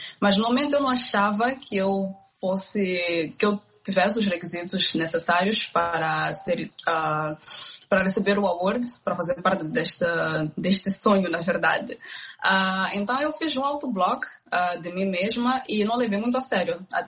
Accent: Maputo, Maputo City, Mozambique; sou moçambicana, nasci em Maputo, em Moçambique. Passei cerca dos meus 23 anos em Maputo, desde a escola primária, secundária e também a universidade

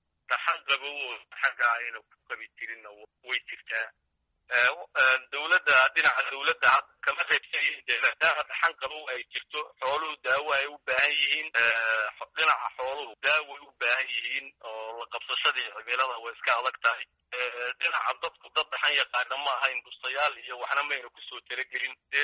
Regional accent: Birqod, Somali Region, Ethiopia; now in Harooreys, Ethiopia; Waxaan ka imid gobolka Jarar, ahaan degmada Birqod.

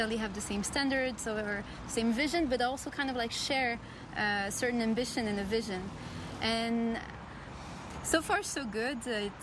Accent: Rabat, Rabat-Salé-Kénitra, Morocco; now in Casablanca, Morocco; My new city, I have to say. I'm from Rabat.

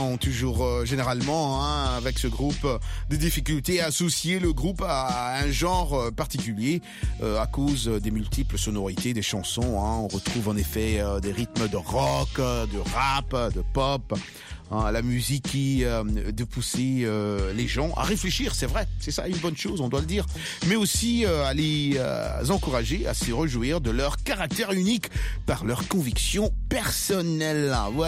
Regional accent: DR Congo; moved away; il y a aussi mon retour dans mon pays d'origine, la RDC, après 28 ans.

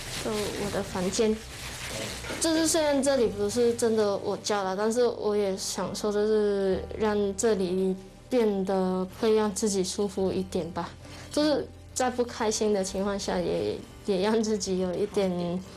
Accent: Hong Kong; moved away as an adult; now in Taiwan; 我是很正宗的香港人啊，我是在香港出生的，在香港读书的这样子。然后我现在24岁，离开香港171天。

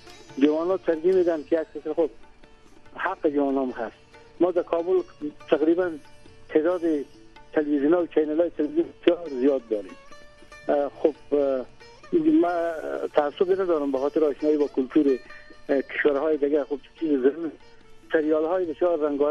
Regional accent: Herat, Afghanistan; ما که از هرات بخاطر تحصیل گپا آمدم

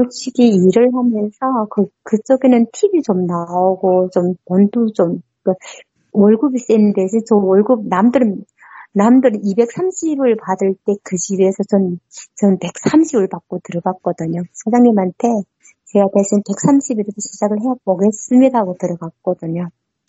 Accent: North Korea; accent: North Korean dialect; now in South Korea; 저 면접하는 과정에 제가 북한 사투리가 나왔나 봐요.

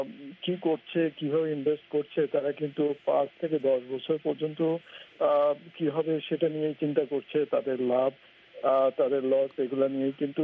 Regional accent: Bangladesh; now in United States; আমি যেহেতু একজন বাংলাদেশি হিসাবে আমেরিকায় থেকে

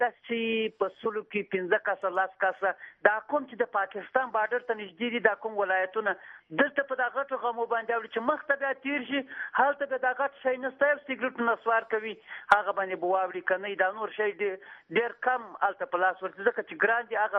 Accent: Iran; زه خو خاکسر د ایران نه یم.

